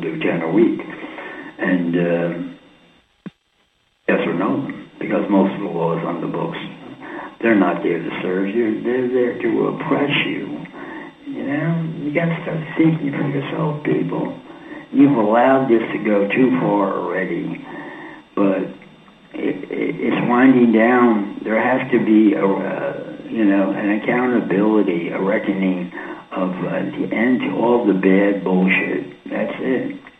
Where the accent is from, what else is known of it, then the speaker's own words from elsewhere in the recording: New York, United States; Hey, I'm from New York. We do things fast. We think fast.